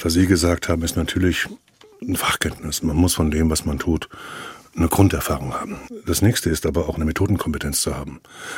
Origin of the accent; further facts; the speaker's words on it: Frankenberg, Germany; aufgewachsen, zur Schule gegangen, habe meine Ausbildung dort gemacht, habe noch ein riesengroßes Netzwerk, ganz viele Freunde dort. Und es ist meine Heimat, es bleibt meine Heimat und ich bin auch gerne in Frankenberg.